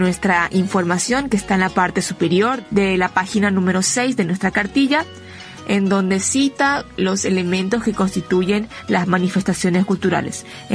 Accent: Paraguay; ¿qué otras costumbres tenemos nosotros como paraguayos?

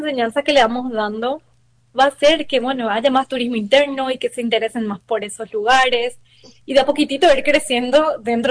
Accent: Paraguay; que representaba a nosotros como los paraguayos.

